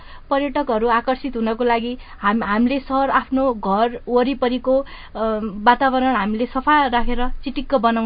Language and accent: Nepali; Mahendranagar, Sudurpashchim Province, Nepal; र मेरो घर महेन्द्रनगर कञ्चनपुर हो।